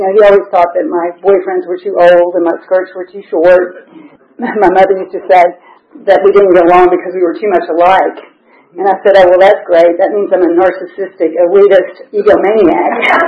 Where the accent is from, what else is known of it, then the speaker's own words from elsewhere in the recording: Memphis, Tennessee, United States; I grew up in a big family. I grew up in Memphis, Tennessee. I was the second born of six children.